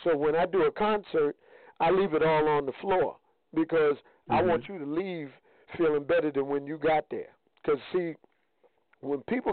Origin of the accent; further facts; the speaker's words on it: New York, United States; I grew up in the church. I grew up in Church of God in Christ in New York